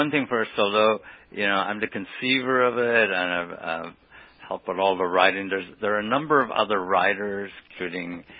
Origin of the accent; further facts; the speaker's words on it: Ireland; I grew up on African-American music in Ireland